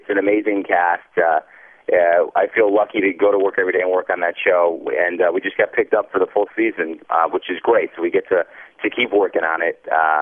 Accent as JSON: {"language": "English", "town": "Detroit", "region": "Michigan", "country": "United States", "tie": "born or raised there", "lives_now": "Los Angeles, United States", "said": "I was born and raised in Detroit, so my mom and dad came out to visit."}